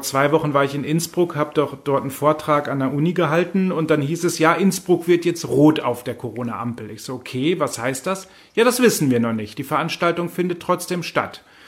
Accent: Germany; Gerade als Deutscher dazwischen, der beides mitkriegt, lernt man sehr schnell auf einmal, dass viele Dinge, die wir in Deutschland als toll erachten, dann gar nicht toll sind

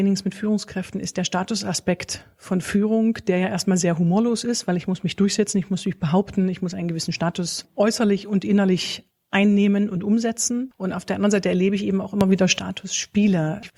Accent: Bitterfeld-Wolfen, Saxony-Anhalt, Germany; Ich komme aus der Gegend Bitterfeld-Wolfen.

